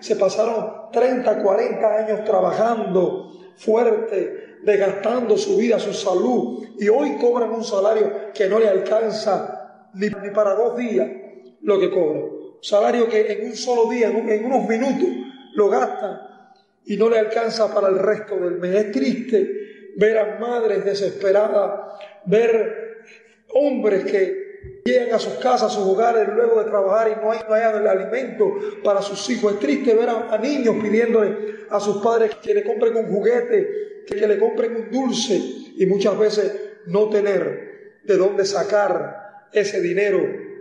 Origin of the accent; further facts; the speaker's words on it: Cuba; yo vivo en Cuba, esta es mi nación, esta es mi casa, aquí nací, aquí estoy viviendo, y muchas veces sentimos como cubanos, como cristianos